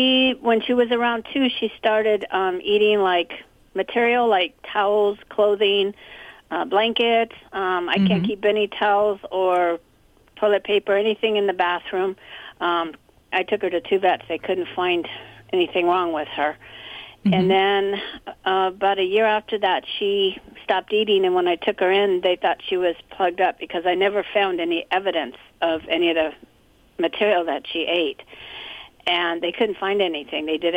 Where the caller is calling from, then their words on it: Bellflower, California, United States; I'm calling from Bellflower, California.